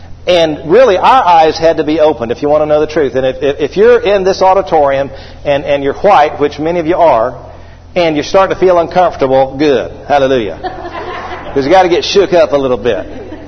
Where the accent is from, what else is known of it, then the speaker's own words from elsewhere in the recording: Atlanta, Georgia, United States; I grew up in the Atlanta area.